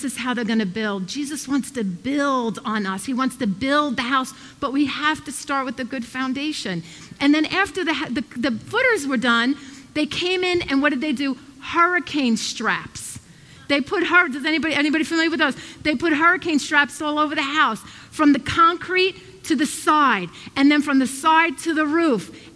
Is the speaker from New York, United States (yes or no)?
yes; Brooklyn, New York, United States; I grew up in Brooklyn.